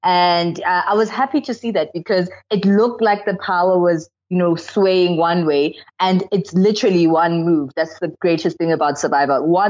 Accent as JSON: {"language": "English", "country": "South Africa", "said": "as a South African myself"}